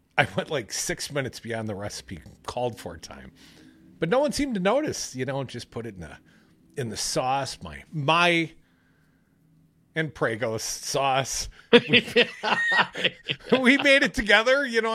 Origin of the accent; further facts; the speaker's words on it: Madison, Wisconsin, United States; Top Chef coming to Madison, coming to my hometown.